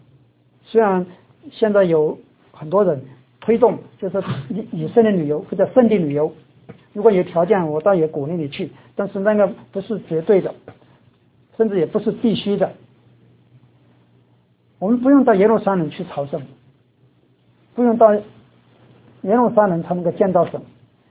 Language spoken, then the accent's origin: Chinese; China; born or raised there